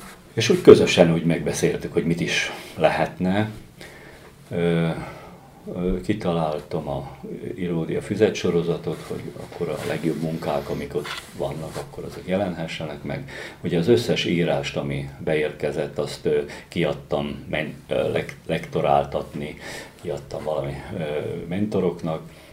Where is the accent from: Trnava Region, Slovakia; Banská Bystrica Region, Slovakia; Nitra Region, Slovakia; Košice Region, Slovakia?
Trnava Region, Slovakia; Dunajská Streda; also born or lived in Šamorín; Én ugye Dunaszerdahelyen születtem, itt éltem addig mindig, illetve egy ideig éltem Somorján is, Bajkai Mikinél albérletben